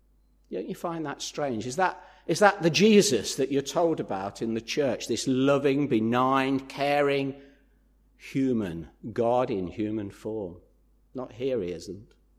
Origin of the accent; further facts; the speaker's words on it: England, United Kingdom; And being English, we all sort of go, oh dear